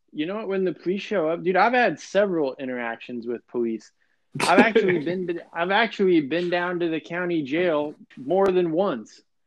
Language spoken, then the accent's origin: English; Denver, Colorado, United States; if you go drive down, like in Denver, I'm from Denver, and like entire downtown Denver has gotten destroyed by this, dude.